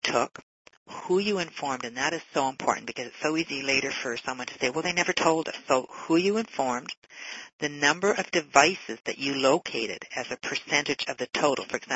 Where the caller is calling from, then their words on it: Montreal, Quebec, Canada; Hello, I'm calling from Montreal.